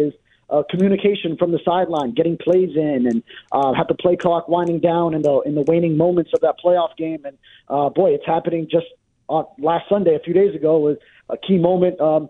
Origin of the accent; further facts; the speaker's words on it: Miami, Florida, United States; myself growing up in Miami, it would be Patriots, Patriots, Patriots.